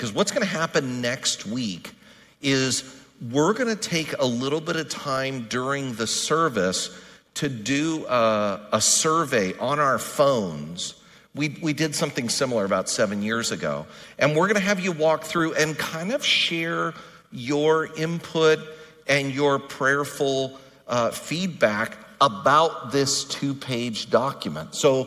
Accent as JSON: {"language": "English", "region": "California", "country": "United States", "tie": "born or raised there", "said": "It made me think about when I was growing up here. I grew up in the South Bay in the 70s and 80s."}